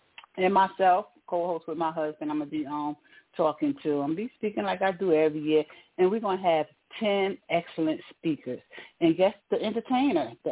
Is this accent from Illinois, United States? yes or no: no; Newark, New Jersey, United States; born and raised in Newark, New Jersey. That's right, Jersey is in the house.